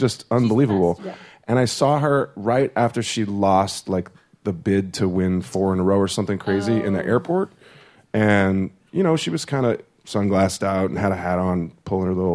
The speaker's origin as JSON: {"language": "English", "town": "St. Louis", "region": "Missouri", "country": "United States", "said": "I'm from St. Louis, Missouri."}